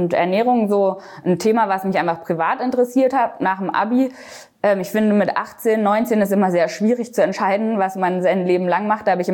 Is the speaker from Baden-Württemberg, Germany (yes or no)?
yes; Baden-Württemberg, Germany; also born or lived in Münster; Aber aufgewachsen bin ich am Bodensee. Also ich habe 20 Jahre lang am Bodensee direkt an der Schweizer Grenze gelebt.